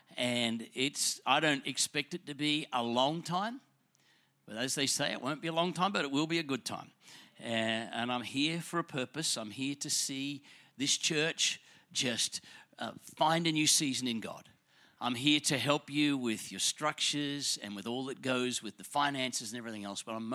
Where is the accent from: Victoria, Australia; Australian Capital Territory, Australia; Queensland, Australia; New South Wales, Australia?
Queensland, Australia; Ipswich; I grew up in Ipswich and we're kind of rev heads